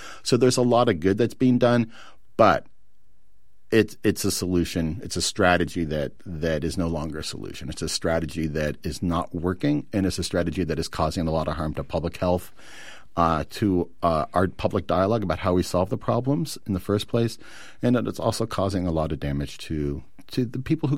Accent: Youngstown, Ohio, United States; I grew up in Youngstown, Ohio, which was kind of, you know, one of the epicenters of the steel industry in the country.

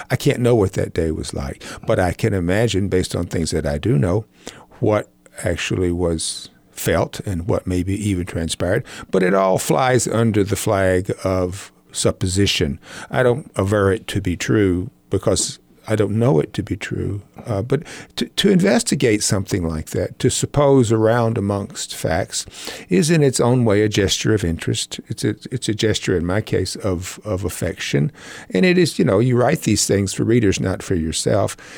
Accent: Little Rock, Arkansas, United States; also born or lived in Mississippi / New Orleans; growing up in Little Rock and in Mississippi and in New Orleans, as I did.

